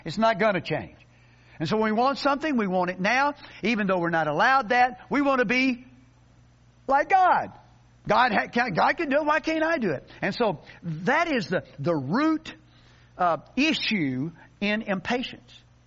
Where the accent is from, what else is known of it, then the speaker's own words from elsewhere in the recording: Arkansas, United States; So, no, I don't advertise it on my truck that I'm from Arkansas.